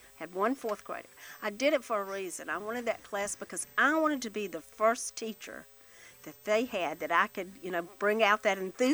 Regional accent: Union, South Carolina, United States; I'm originally from Union, South Carolina, and I've just come from Union.

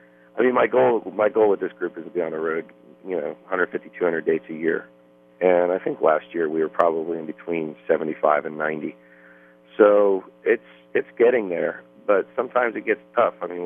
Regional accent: Florida, United States; also born or lived in New York City; I grew up down in Florida. I don't remember too much about New York.

